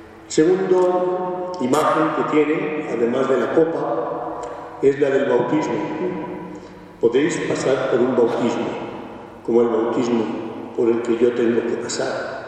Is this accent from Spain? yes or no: yes; Madrid, Community of Madrid, Spain; Yo recuerdo de niño, aquí en Madrid, el barrio donde yo vivía